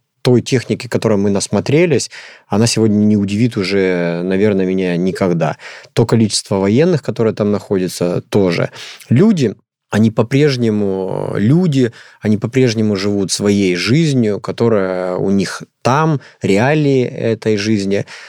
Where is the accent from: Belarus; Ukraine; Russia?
Ukraine; Khartsyzk, Donetsk Oblast; Я сам с Донбасса, это родина моя, ДНР, Харциск, это 13 километров от Макеевки, 30 километров от Донецка. Это для меня родные земли, которые я посещаю при первой возможности.